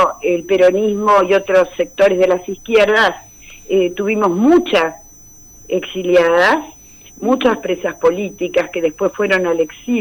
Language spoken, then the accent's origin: Spanish; Argentina